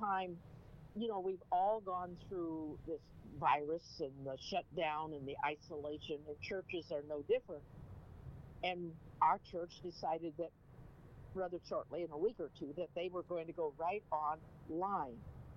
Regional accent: Portland, Oregon, United States; born there; I was born in Portland, Oregon, and my dad worked for the federal government, and we moved every 2 to 4 weeks.

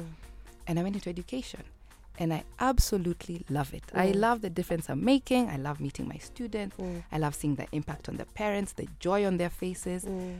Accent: Kiambu County, Kenya; Though some people think I'm from Western, but I'm from Kiambu.

